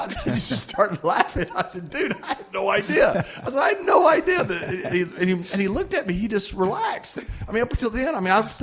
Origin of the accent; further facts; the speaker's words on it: Texas, United States; I can't add. I'm from Texas.